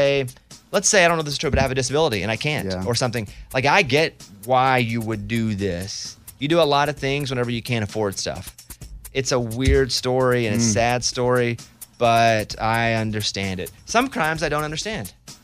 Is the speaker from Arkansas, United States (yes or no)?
yes; Arkansas, United States; I didn't grow up with an NFL team. I grew up in Arkansas. We did not have an NFL team, and most people in Arkansas were Cowboys fans.